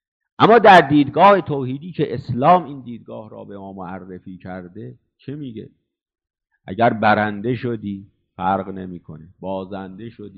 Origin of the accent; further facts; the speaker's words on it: Iran; ما از ایران هستیم و به اصطلاح شیعه هستیم